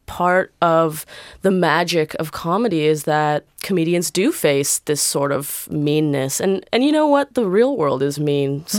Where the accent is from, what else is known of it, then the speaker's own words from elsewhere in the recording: Toronto, Ontario, Canada; now in Melbourne, Australia; I come from Toronto, which is a very multicultural city. So it is a little bit more diverse in terms of race, but still not up to par. I found when I came to Melbourne, the racial diversity was a lot less.